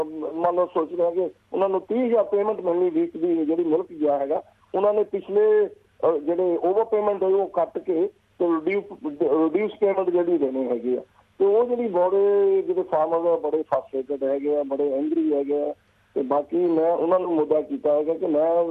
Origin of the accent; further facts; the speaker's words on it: Hoshiarpur, Punjab, India; ਹਾਂਜੀ ਹਾਂਜੀ, ਮੈਂ ਪੰਜਾਬ ਤੋਂ ਪੰਜਾਬ ਦਾ ਡਿਸਟ੍ਰਿਕਟ ਹੈਗਾ ਹੁਸ਼ਿਆਰਪੁਰ.